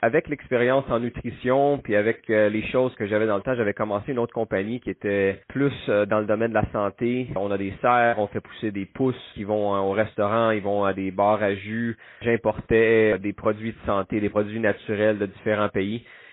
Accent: Quebec, Canada; Oui, je viens du Québec moi-même. J'ai beaucoup de famille là-bas

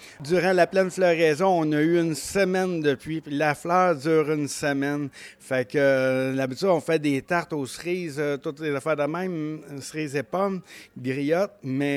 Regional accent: Rougemont, Quebec, Canada; J'ai été élevé à Rougemont, dans les vergers à Rougemont. J'ai été élevé vraiment en pommiculture. Mon père a acheté son premier verger en 1968 à Rougemont.

